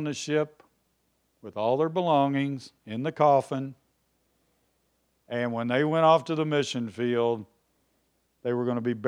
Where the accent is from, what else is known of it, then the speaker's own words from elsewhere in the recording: Kentucky, United States; Hey, I'm from Kentucky. I don't like to hear that.